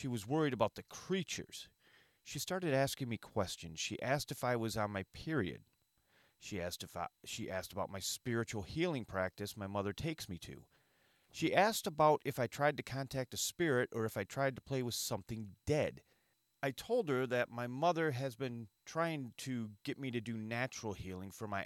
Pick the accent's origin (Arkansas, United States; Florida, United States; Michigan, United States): Michigan, United States; Where I live in Michigan, where I grew up in the Saginaw Valley, there was a huge Ojibwe population.